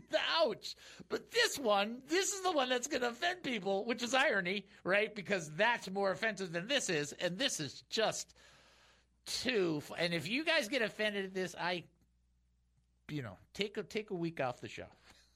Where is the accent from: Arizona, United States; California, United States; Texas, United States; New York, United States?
Arizona, United States; Phoenix; It's the first time I ever had an In-N-Out burger. I was from Phoenix. I flew in.